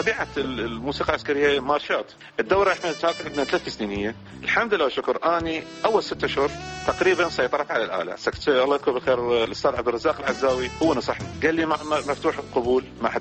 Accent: Iraq; أنا كعراقي بلدي أولى.

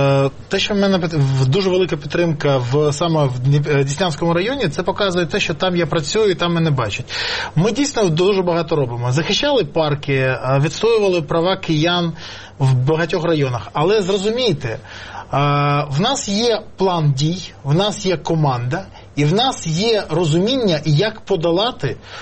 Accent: Kyiv, Ukraine; Я корінний киянин. Я тут народився. Тут народились мої діти. Тут народились мої батьки.

